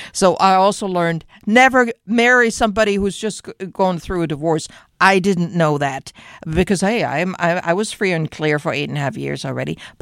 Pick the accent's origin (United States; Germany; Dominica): Germany; accent: German; English is a second language; I said, I don't want to sound like with a German accent. I hated it, right? So I really worked on my accent